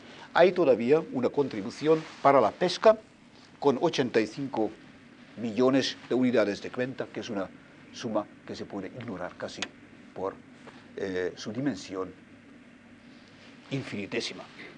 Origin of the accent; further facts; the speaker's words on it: Berlin, Germany; el presupuesto de la ciudad de Berlín, de donde vengo yo